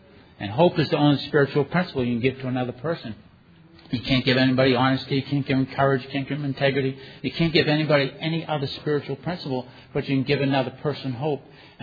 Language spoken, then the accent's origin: English; United States; I grew up in the Puerto Rican slums.